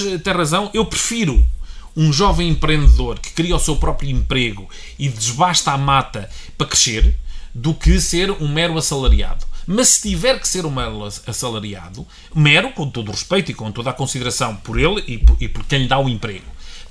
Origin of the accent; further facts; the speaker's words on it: Sátão, Viseu, Portugal; Mas como eu, muitos outros que dizem, não, sou do Sátão.